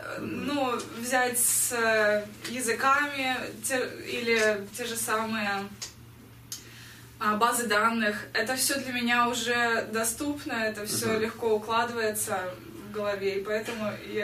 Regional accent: New York, United States; Из Нью-Йорка.

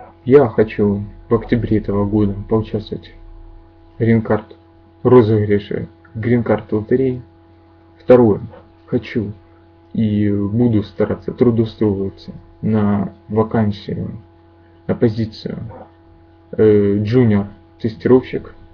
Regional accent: Donetsk, Donetsk Oblast, Ukraine; мне 24, я из Украины, город Донецк.

